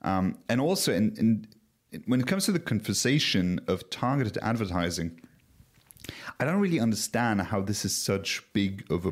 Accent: Luxembourg; This was the Data Privacy Agency of the Grand Duchy of Luxembourg, my home country

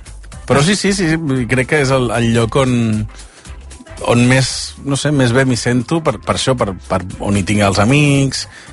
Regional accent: Vilanova i la Geltrú, Catalonia, Spain; Que jo sóc de Vilanova i la Geltrú.

